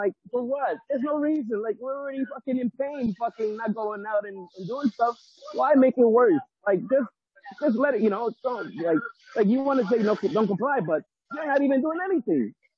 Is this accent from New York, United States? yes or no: yes; Bronx, New York, United States; Yes. I'm originally from the Bronx.